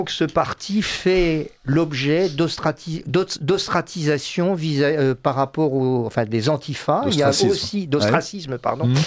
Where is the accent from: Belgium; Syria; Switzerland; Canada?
Belgium; now in France; Alors, moi, si je peux, je vais faire un petit saut dans mon pays d'origine, qui est la Belgique.